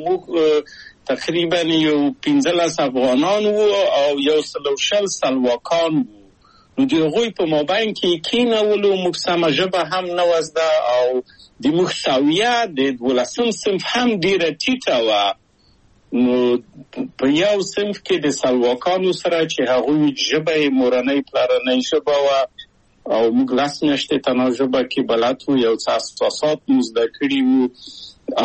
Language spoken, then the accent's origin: Pashto; Kabul, Afghanistan; او هغه موږ په کابل په یو کلي کې تقریبا چې اوسېدو